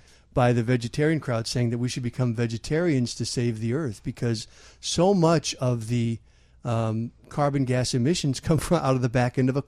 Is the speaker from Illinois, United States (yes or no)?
yes; Manteno, Illinois, United States; When I grew up in Manteno, which is a little bit west of there.